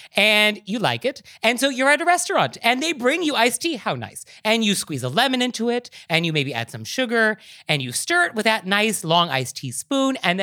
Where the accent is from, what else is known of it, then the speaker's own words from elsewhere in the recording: California, United States; accent: Californian; I think me with my California accent, where I love dropping consonants